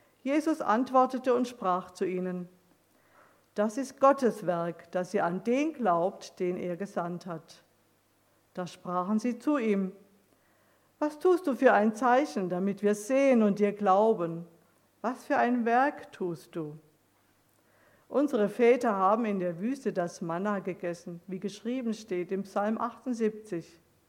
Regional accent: Wetzlar, Hesse, Germany; ich denke speziell an Wetzlar, wo ich wohne, wo ich herkomme, wo ich die letzten Jahre lebe

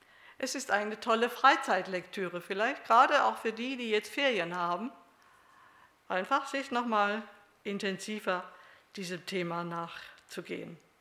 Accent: Stuttgart, Baden-Württemberg, Germany; born there; Manche wissen ja, dass ich gebürtige Stuttgarterin bin und zu meiner Heimat ja auch stehe.

